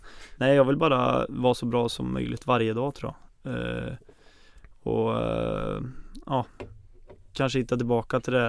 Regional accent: Ulvåker, Västra Götaland County, Sweden; Så att Ulvåker är ett samhälle på 3000 och jag är uppväxt utanför det. Så att det är långt in i ingenstans kan man säga.

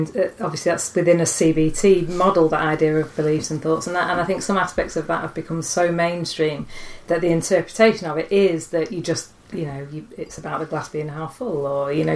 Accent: Northern England, United Kingdom; To put a UK spin on it, and even a Northern spin on it, this idea of bringing your own brass band

